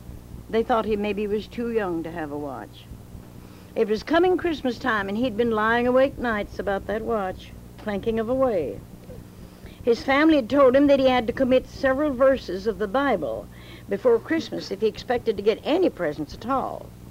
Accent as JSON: {"language": "English", "town": "Galena", "region": "Missouri", "country": "United States", "tie": "born or raised there", "said": "to my friends in Springfield and in my hometown of Galena and in Eureka Springs, Arkansas"}